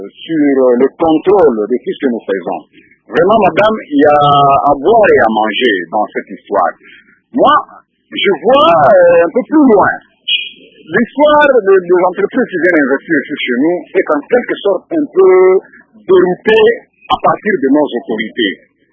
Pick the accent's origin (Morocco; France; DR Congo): DR Congo; Bandundu; une entreprise qui vient pour l'exploitation du bois ici chez nous, au Bandundu.